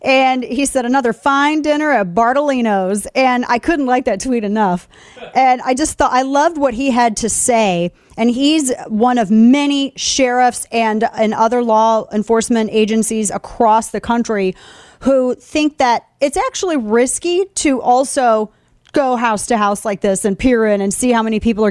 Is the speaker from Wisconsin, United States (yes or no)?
no; Missouri, United States; because that's in my home state of Missouri.